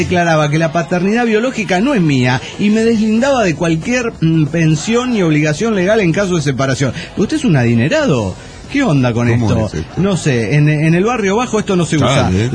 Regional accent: Puebla, Mexico; de Puebla, México.

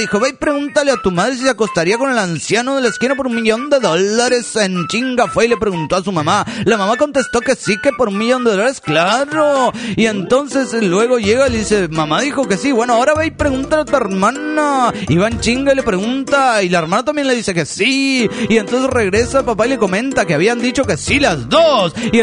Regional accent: Zapopan, Jalisco, Mexico; de Zapopan, Jalisco, México.

